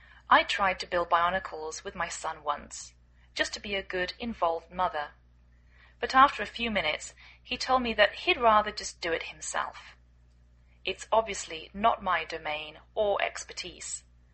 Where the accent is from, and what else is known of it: England, United Kingdom; now in United States